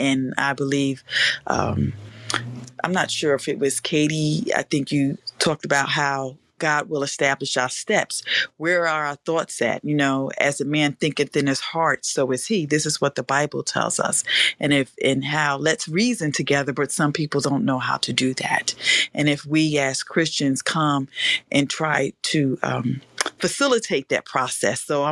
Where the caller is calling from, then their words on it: Newark, New Jersey, United States; I'm calling from Newark, New Jersey.